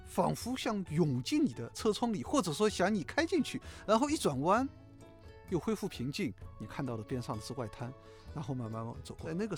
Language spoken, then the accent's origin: Chinese; Shanghai, China; 作为一个上海人和一个上海的建筑师